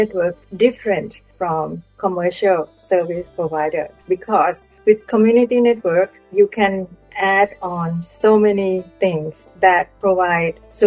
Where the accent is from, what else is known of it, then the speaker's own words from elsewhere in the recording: Thailand; English is a second language; I am from Thailand. I work at the Asian Institute of Technology.